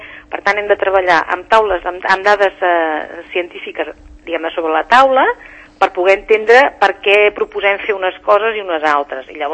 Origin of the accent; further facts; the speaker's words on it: Sant Cugat, Catalonia, Spain; jo també sóc de Sant Cugat